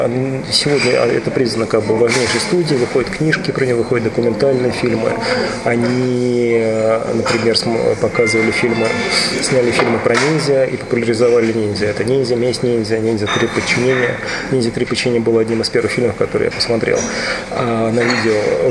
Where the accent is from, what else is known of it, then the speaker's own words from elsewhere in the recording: Petushki, Vladimir Oblast, Russia; born there; Я родился в Владимирской области, в городе Петушки.